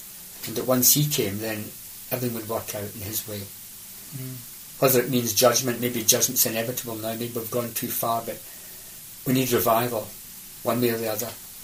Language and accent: English; Northern Ireland, United Kingdom; We're from Northern Ireland.